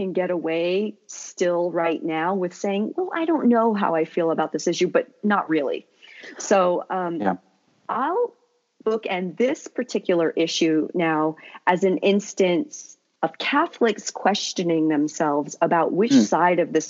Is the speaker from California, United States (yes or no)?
yes; California, United States; Well, I grew up in the Bay Area. Right south of San Francisco.